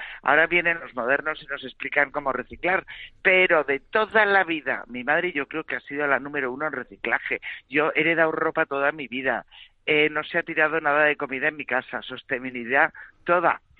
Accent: Bilbao, Basque Country, Spain; also born or lived in Madrid; ya sabes que yo soy de Bilbao, pero vamos, más de Madrid

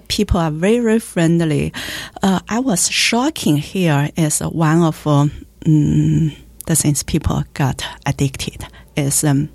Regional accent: China; moved away as an adult; also born or lived in England; now in Louisville, United States; I grew up in China, got basic education there. And then I went to England, did my PhD there.

